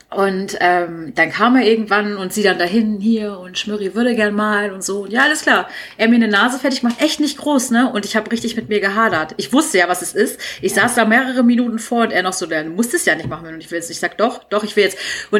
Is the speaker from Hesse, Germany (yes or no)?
no; Celle, Lower Saxony, Germany; ich musste, wenn ich von Celle nach Wolfsburg gefahren bin, in Lehrte umsteigen